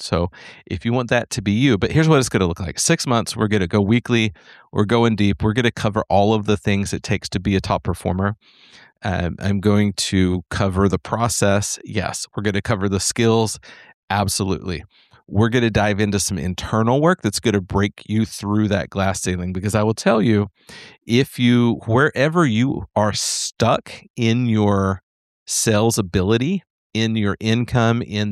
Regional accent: Texas, United States; All y'all, get my Texan on now that I'm back from Boston.

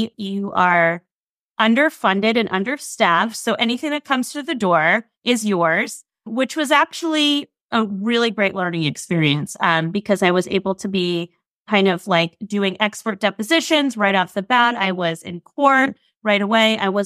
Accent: Rhode Island, United States; I didn't mention this, but I'm from Rhode Island. It's, you know, a small state.

